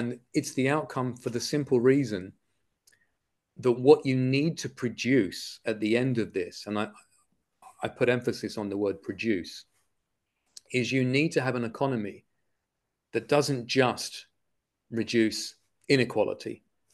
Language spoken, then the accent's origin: English; United States; Now, even as an American, and I don't mean that in any pejorative sense